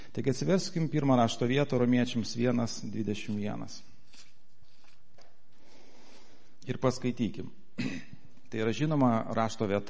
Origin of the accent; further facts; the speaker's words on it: Vilnius, Vilnius County, Lithuania; also born or lived in Klaipėda; iš Vilniaus, šiaip gimiau Žemaitijoje, Klaipėdoje, bet visą gyvenimą gyvenu Vilniui.